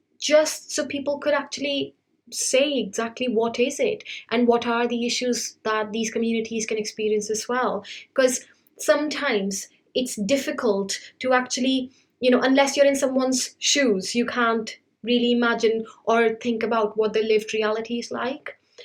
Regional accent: India; because I was raised in India, I was taught the history of colonialism

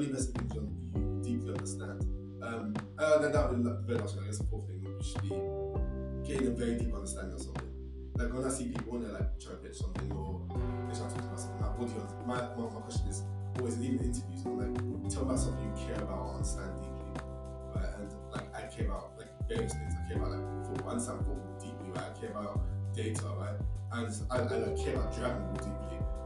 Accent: Barking, London, United Kingdom; I'm from Barking, I'm from Gascoigne Barking

